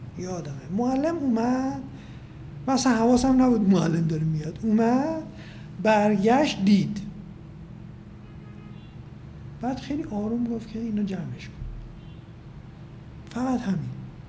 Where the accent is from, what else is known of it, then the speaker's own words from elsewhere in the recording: Tehran, Tehran Province, Iran; born there; من که زاده تهرانم، ولی اجداد من از عراق اومدن.